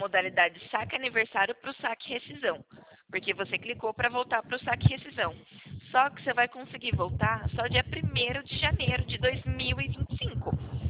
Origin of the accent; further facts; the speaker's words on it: São Carlos, São Paulo, Brazil; Sou de São Carlos.